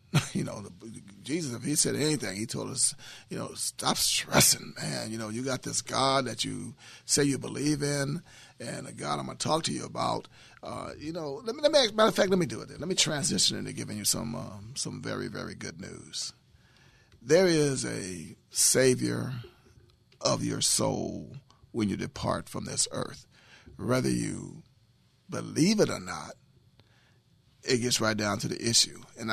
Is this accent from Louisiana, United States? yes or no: yes; Louisiana, United States; moved away; You mean my school that I attended when I came from Louisiana and went to 74th Street School, then to Horace Mann?